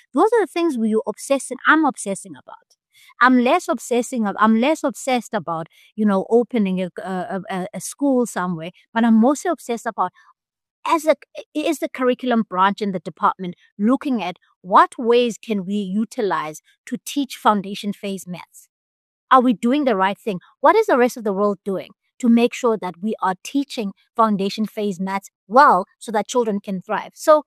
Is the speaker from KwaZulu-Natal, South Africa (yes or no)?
no; Buffalo City, Eastern Cape, South Africa; And I come from the Eastern Cape. So I have seen the profound failure of local government where I come from.